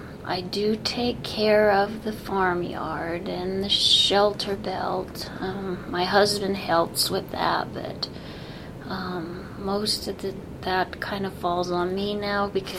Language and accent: English; Ontario, Oregon, United States; born there; I was born in Ontario, Oregon. My parents lived in western Idaho, and that was the closest hospital.